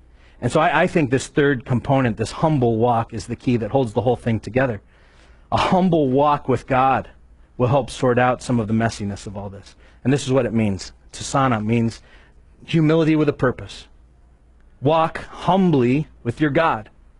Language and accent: English; Erie, Pennsylvania, United States; I come from Erie, Pennsylvania. I told you that. And snowy place in the winter.